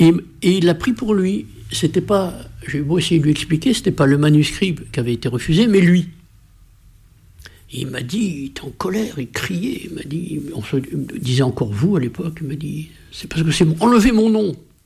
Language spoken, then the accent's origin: French; France; nous sommes français, nous parlons français.